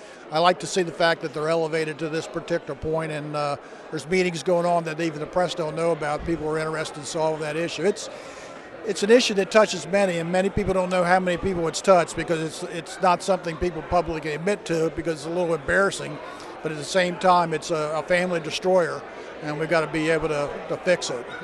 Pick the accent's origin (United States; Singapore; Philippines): United States; Seaford, Delaware; I think my hometown, Seaford, is a good example, and he mentioned Seaford. We've got a huge facility down there that has about 100, 150 people working there.